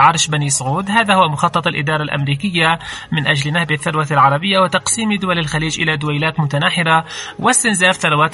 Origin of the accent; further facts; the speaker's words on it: Yemen; فنحن شعب يمني أصحاب قرار